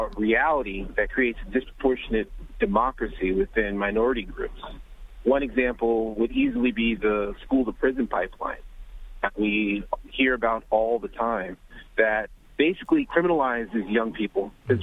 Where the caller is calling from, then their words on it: Long Island, New York, United States; I'm calling from Long Island.